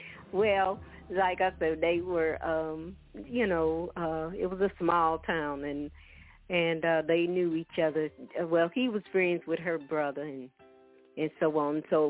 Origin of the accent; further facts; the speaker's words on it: Mobile, Alabama, United States; You know, you come from the country. I'm from Mobile, Alabama. And went to, church all my life.